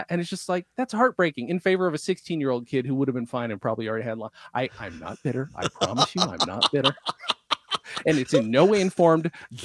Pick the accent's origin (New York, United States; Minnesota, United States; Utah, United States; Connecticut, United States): New York, United States; also born or lived in England / Germany; I grew up in upstate New York for the most part. Mm-hmm. My parents were both in the military, so we went all over the place. I was born in England, went to Germany, but then settled in upstate New York.